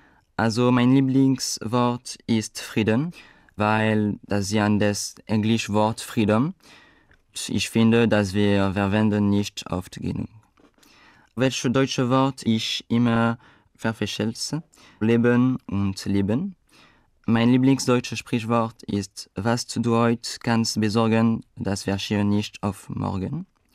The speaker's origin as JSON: {"language": "German", "country": "France", "second_language": "German", "said": "ich komme aus Frankreich und ich bin 2001 geboren. Ich lerne Deutsch"}